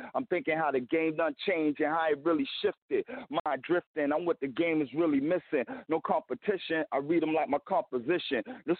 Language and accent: English; Charleston, South Carolina, United States; I'm from South Carolina, from Charleston, South Carolina, playboy.